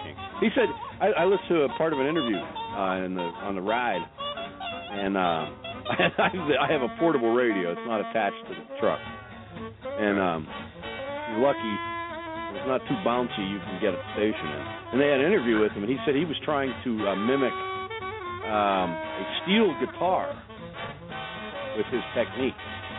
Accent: Pennsylvania, United States; Back where I grew up in Pennsylvania, holy cannoli, that is stink bug central.

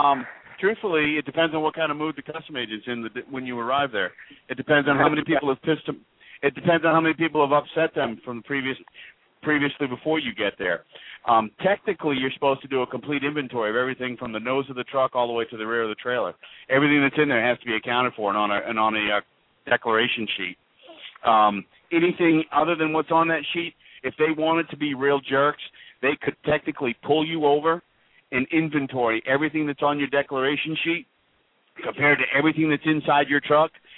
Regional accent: Northeast, United States; I'm from the Northeast and I used to go to Canada all the time.

